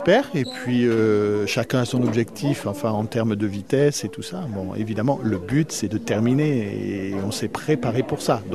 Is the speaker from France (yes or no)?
yes; Occitanie, France; Je suis originaire du Tarn